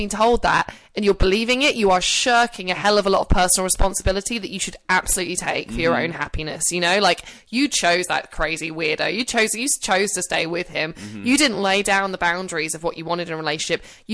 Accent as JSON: {"language": "English", "country": "United Kingdom", "said": "I've got two Y's because I'm British."}